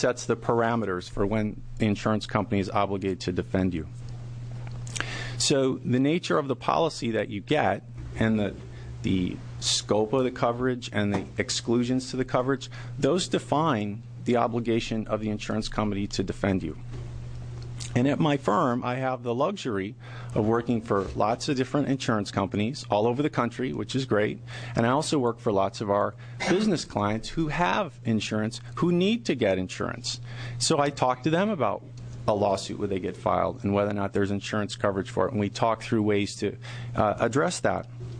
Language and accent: English; Portland, Oregon, United States; I grew up in Portland. My parents live here. I, you know, lived in St. John's. I mean, this is my community